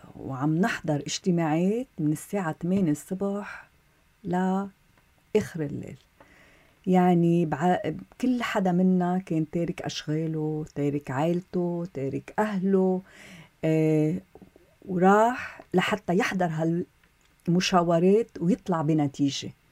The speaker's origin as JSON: {"language": "Arabic", "country": "Lebanon", "moved": "as an adult", "lives_now": "United States", "said": "أنا اضطريت انتقل من لبنان لأمريكا"}